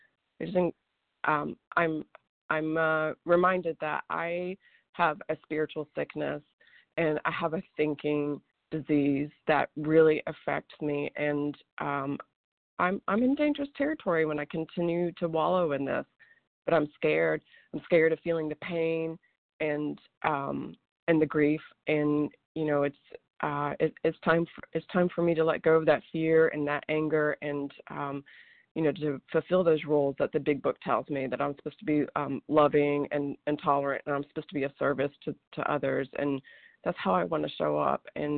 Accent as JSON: {"language": "English", "region": "Oregon", "country": "United States", "said": "Yeah, I'm"}